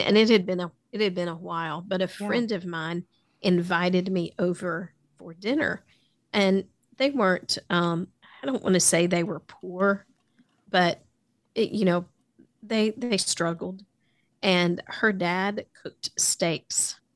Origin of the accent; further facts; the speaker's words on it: United States; Now keep in mind, I grew up on the Tennessee River. I mean, it is some fried catfish.